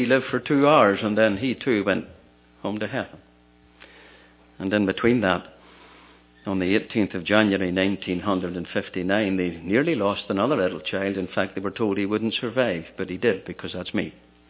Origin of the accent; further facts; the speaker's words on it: Ballymena, Northern Ireland, United Kingdom; a missionary had come to my hometown of Ballymena to give some talks